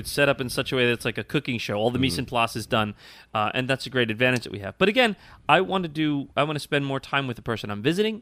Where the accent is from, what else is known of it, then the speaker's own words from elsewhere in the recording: Ireland; But to me, I mean, I'm Irish, right?